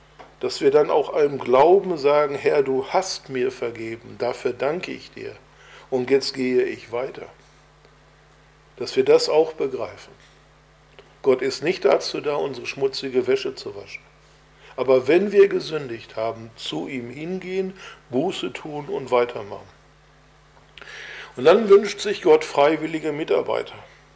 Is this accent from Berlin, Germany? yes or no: no; Bochum, North Rhine-Westphalia, Germany; ich komme ja aus Bochum, wie ihr wisst, und ich war damals schon gut dabei in der Gemeinde, aber ich war noch nicht wirklich gläubig.